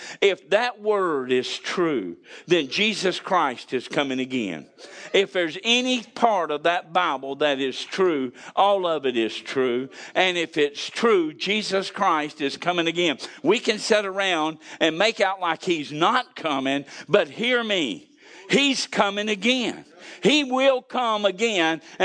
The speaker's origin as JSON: {"language": "English", "town": "Panama City", "region": "Florida", "country": "United States", "tie": "born or raised there", "said": "I was brought up in Panama City, and went to school over there, went to college over, went to Gulf Coast, and we went to the beach a lot."}